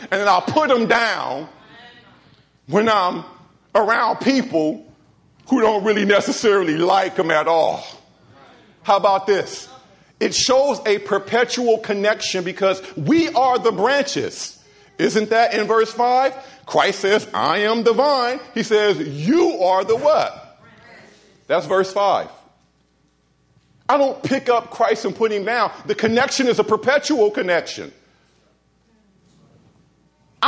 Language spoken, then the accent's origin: English; Los Angeles, California, United States; I'm from L.A. Did I tell you guys I'm from Los Angeles?